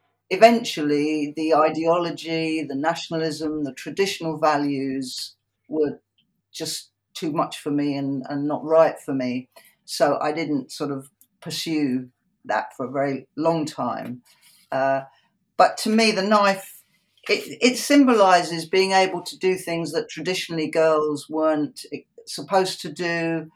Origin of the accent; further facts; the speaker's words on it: London, United Kingdom; I was growing up in London, but I was growing up Polish. So I lived in a very different world from my English friends.